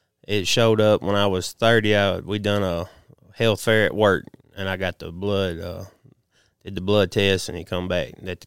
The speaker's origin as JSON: {"language": "English", "town": "Pulaski", "region": "Tennessee", "country": "United States"}